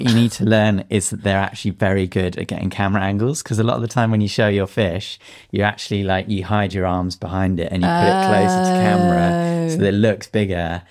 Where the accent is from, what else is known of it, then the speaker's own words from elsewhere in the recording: England, United Kingdom; As English people, we're known as roast beefs.